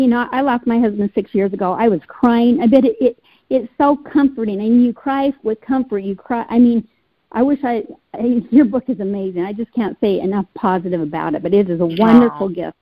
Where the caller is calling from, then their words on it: Utah, United States; I'm from Utah.